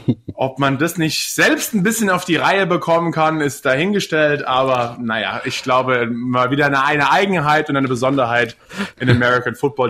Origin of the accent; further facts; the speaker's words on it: Germany; now in United States; ich komme aus Deutschland